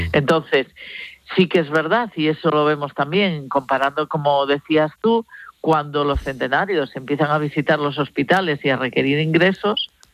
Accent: Barcelona, Catalonia, Spain; born there; now in Galicia, Spain; Yo nací en Barcelona también, aunque estoy en Galicia

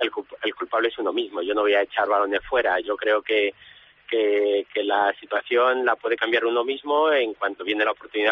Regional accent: Valladolid, Castile and León, Spain; Es el patrón de Valladolid, de mi tierra, donde tomé la alternativa el 13 de mayo, y patrón de los toreros.

